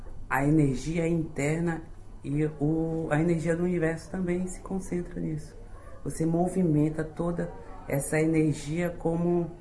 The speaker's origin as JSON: {"language": "Portuguese", "region": "Pará", "country": "Brazil", "lives_now": "Belo Horizonte, Brazil", "said": "Atualmente, eu moro em BH, Belo Horizonte, Minas Gerais. Sou paraense."}